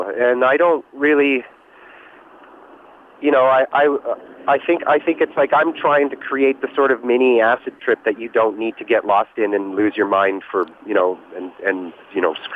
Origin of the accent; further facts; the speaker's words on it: Regina, Saskatchewan, Canada; I grew up in Regina and there wasn't really a lot of places there to record